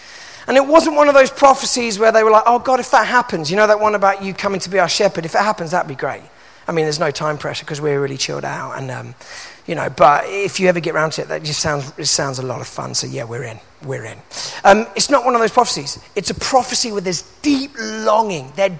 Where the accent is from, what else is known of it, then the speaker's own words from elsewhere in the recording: Manchester, North West England, United Kingdom; I grew up in South Manchester, a place called Birmingham.